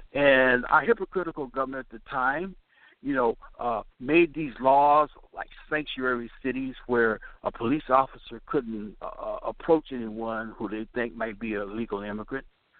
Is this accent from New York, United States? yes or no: no; California, United States; I'm from California. I see it.